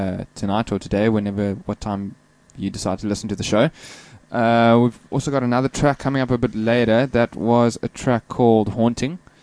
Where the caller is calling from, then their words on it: Mitchell's Plain, Western Cape, South Africa; Bye, I'm phoning from Mitchell's Plain.